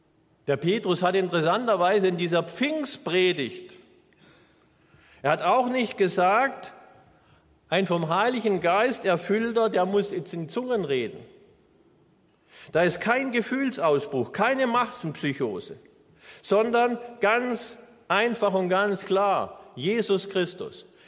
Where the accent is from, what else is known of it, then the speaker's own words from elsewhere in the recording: Baden-Württemberg, Germany; hier, an der Grenze zwischen Baden und Württemberg, uns, wo es mal früher geheißen hat, wir können alles außer Hochdeutsch.